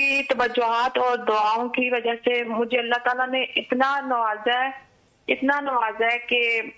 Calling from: Spain; میں اسپین سے بات کر رہی ہوں

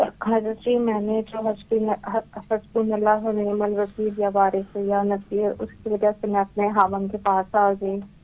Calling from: New Zealand; میں New Zealand سے بات کر رہی ہوں.

